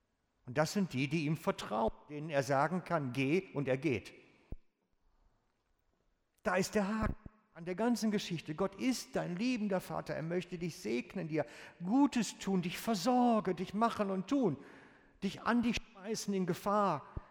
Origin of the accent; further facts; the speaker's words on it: Germany; Aber auch wir Deutschen, wir wollen ja wissen, was am Ende bei rauskommt.